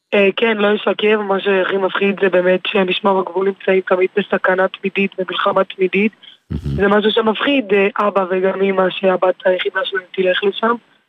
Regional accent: Jerusalem, Jerusalem District, Israel; אני ירושלמית במקור, שזו עיר מאוד מעורבת, אם זה יהודים, אם זה נוצרים, אם זה מוסלמים

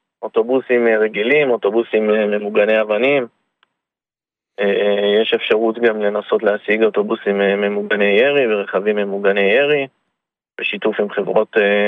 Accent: Jerusalem, Jerusalem District, Israel; אני גר בשכונת פסגת זאב בירושלים.

